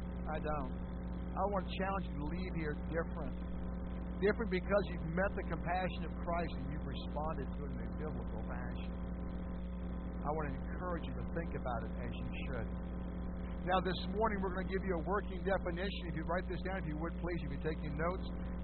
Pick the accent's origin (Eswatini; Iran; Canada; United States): Canada; born there; I was born in Canada, though I'm an American citizen.